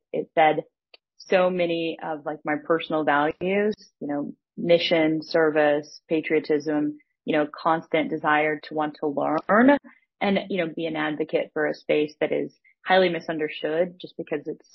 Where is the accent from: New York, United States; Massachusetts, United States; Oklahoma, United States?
Oklahoma, United States; So, you know, poor kid from Oklahoma, my hometown has the lowest life expectancy in the United States. due to a number of reasons that you can imagine, just, you know, being a rural community, daughter of an ag teacher.